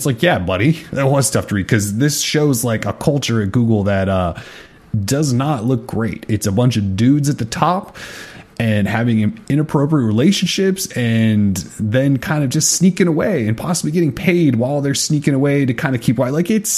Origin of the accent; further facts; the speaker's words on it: Montana, United States; because growing up in Montana, I was pretty close to the Canadian border.